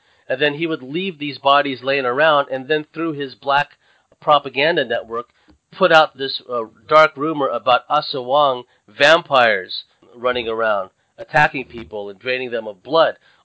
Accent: Philippines; because I come from the Filipino perspective, and I see what colonization has done

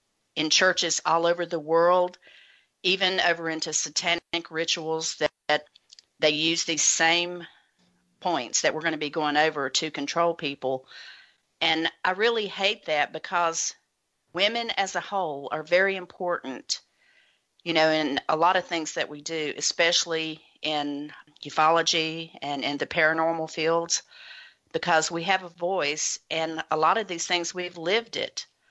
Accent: the South, United States; You know, I come from the Bible Belt. I come from the Bible Belt, you know, in the South

